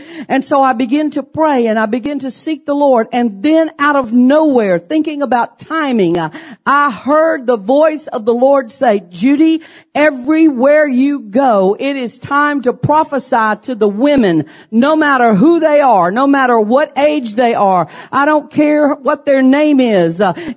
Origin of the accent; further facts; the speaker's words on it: Baton Rouge, Louisiana, United States; Now, you know, I'm from Baton Rouge and so we have the Mississippi River right there.